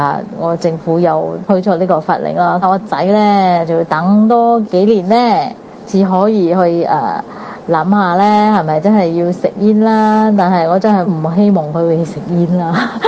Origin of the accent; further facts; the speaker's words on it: Singapore; 各位哥哥姐姐大家好，我是新加坡的